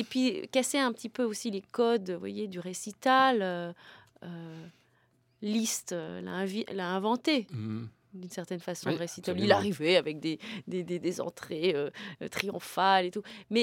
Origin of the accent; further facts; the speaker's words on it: Montargis, Centre-Val de Loire, France; born there; Oui, je suis née à Montargis.